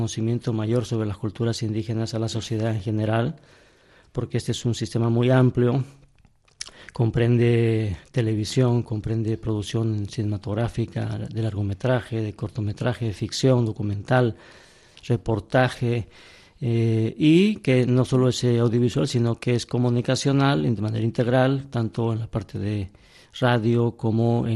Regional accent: Bolivia; vengo de Bolivia. Allá estamos trabajando hace, bueno, muchos años en esto

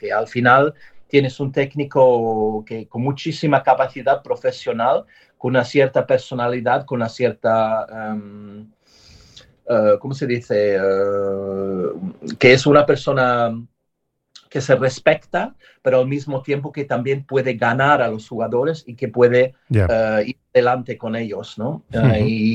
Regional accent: England, United Kingdom; Spanish is a second language; aquí en mi país, en Inglaterra.

